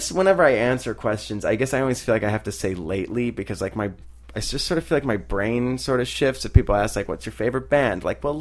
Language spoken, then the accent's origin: English; Wilmette, Illinois, United States; Wilmette, Illinois.